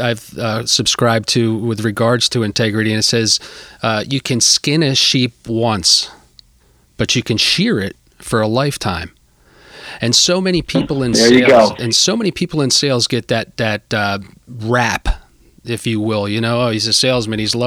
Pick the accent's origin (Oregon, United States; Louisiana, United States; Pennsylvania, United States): Pennsylvania, United States; Well, I grew up in Humeville, right down the road from Langhorne and Pendel.